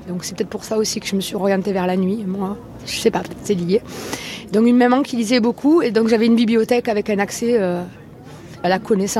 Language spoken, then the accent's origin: French; Pays de la Loire, France; Et moi, je viens de Vendée, de l'Essonne, sud Vendée.